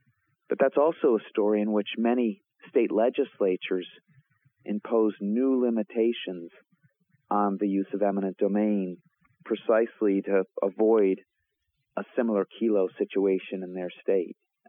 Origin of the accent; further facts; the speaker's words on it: Ohio, United States; including one from my home state, Norwood, the Ohio Supreme Court